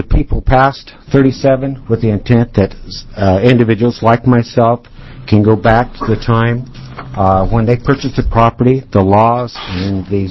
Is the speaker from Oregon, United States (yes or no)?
yes; Warrenton, Oregon, United States; I'm from Warrenton, Oregon.